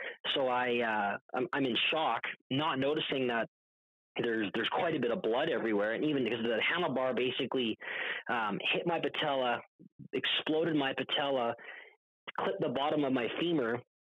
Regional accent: Canada; And, I was going through the, yeah, here's my coverage. I'm from Canada, blah, blah, blah.

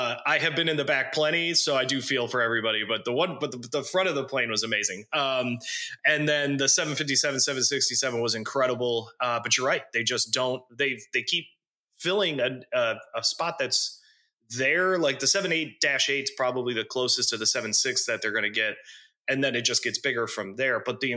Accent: Chicago, Illinois, United States; I grew up in the Chicago area in the west suburbs, specifically right under the O'Hare approach path.

